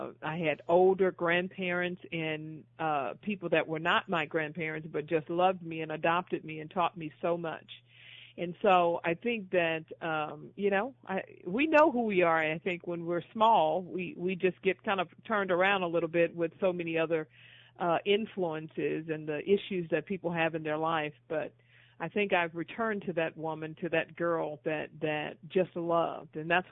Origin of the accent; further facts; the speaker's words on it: Houston, Texas, United States; I grew up in Houston, Texas.